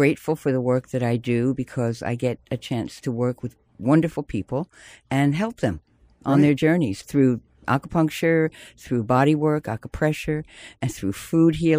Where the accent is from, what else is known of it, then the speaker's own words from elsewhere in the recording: East Coast, United States; moved away; also born or lived in England; No, I'm American, an East Coast girl, but I've lived in England for many years.